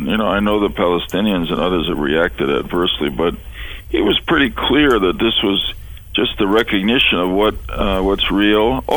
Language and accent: English; United States; I was doing it really as an American